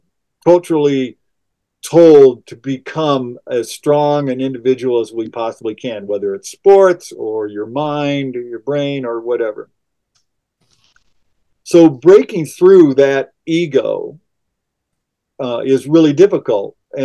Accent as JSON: {"language": "English", "town": "Sioux City", "region": "Iowa", "country": "United States", "tie": "born or raised there", "said": "but I'll go to my hometown, Sioux City, Iowa, and heart of the Midwest."}